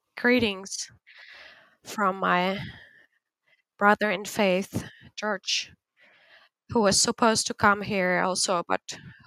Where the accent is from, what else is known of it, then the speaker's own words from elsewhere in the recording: Guinea; English is a second language; now in Gambia; I am originally from Guinea, but I live in with my family in Gambia.